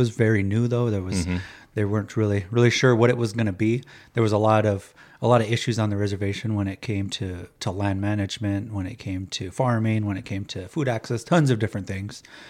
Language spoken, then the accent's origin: English; Winnebago, Nebraska, United States; Well, I was born and raised here in Winnebago, Nebraska. I've lived here my whole life besides when I went off to school.